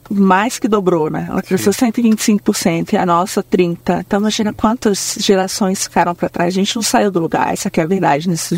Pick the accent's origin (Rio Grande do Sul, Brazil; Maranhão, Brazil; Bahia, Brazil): Maranhão, Brazil; São Luís; also born or lived in Brasília; Eu nasci em Brasília, okay. Mas eu passei a minha infância em São Luís, no Maranhão. Meus pais são separados, então eu passei com a minha mãe dos 3 aos 13 anos.